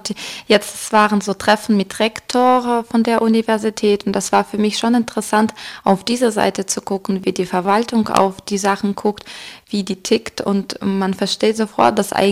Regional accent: Voronezh, Voronezh Oblast, Russia; German is a second language; now in Germany; Ich mag meine Heimat sehr. Ich mag meine Heimatstadt sehr

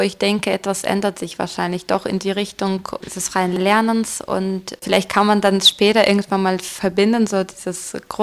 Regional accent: Voronezh, Voronezh Oblast, Russia; German is a second language; now in Germany; Ich mag meine Heimat sehr. Ich mag meine Heimatstadt sehr

